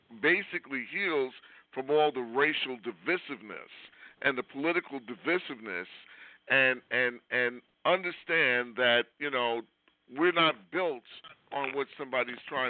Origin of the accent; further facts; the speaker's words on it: Brooklyn, New York, United States; I grew up in Brooklyn. We didn't run across movie stars, you know, every day walking the street.